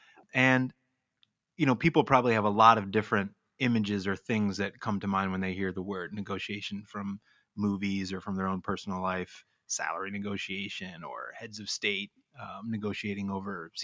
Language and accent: English; United States; in my experience growing up in America, that we are taught how to debate and argue